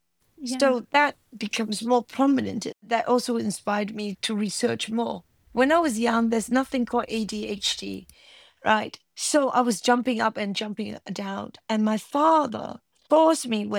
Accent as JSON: {"language": "English", "country": "Hong Kong", "tie": "born or raised there", "said": "I grew up in Hong Kong, where we were not taught about Chinese culture."}